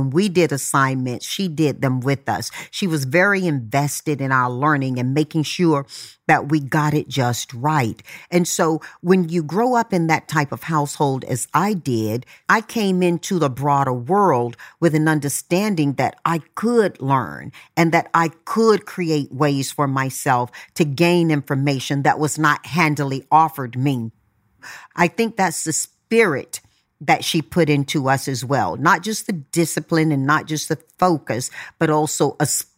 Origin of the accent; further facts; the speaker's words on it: Tarboro, North Carolina, United States; I grew up in Tarboro, North Carolina. There were 11 siblings and mom and dad.